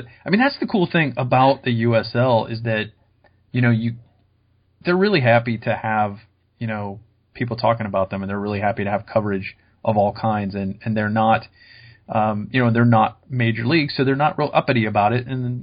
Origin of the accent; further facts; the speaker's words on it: Columbus, Ohio, United States; when I grew up in Columbus, Ohio, we had the Clippers, and they were our baseball team.